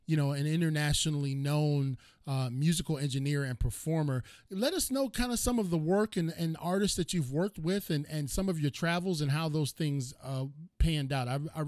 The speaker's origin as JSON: {"language": "English", "town": "Cleveland", "region": "Ohio", "country": "United States", "said": "I'm from Cleveland, and they said … was in Cleveland."}